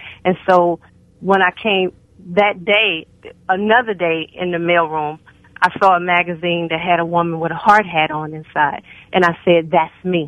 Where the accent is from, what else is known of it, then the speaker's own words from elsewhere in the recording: Houston, Texas, United States; now in Chesapeake, United States; I'm originally from Houston, Texas, and currently I live in Chesapeake, Virginia.